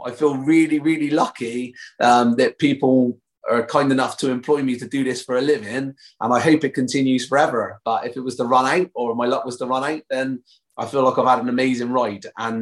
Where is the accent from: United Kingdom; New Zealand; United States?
United Kingdom; Bristol, South West England; accent: Bristolian; my Bristolian accent was like, are you Irish or are you Australian?